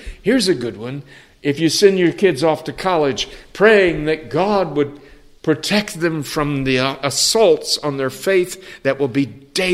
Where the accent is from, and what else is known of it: San Antonio, Texas, United States; born or raised there